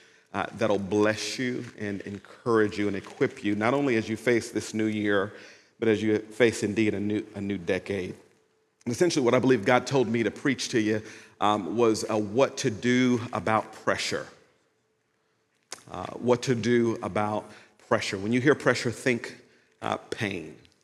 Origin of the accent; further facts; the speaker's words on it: Pearl, Mississippi, United States; Now, I'm just kind of from the country. I was born and raised in Pearl, Mississippi, and that's just certain kind of ways we do things.